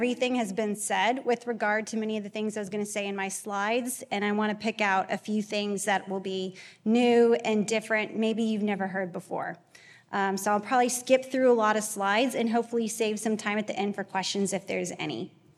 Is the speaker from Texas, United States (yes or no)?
yes; Texas, United States; but that's what I've evolved into coming back to Texas, returning to my home state.